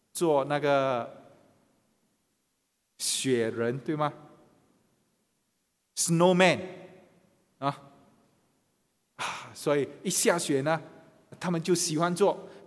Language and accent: Chinese; Singapore; 不但我们新加坡人，我说全球的人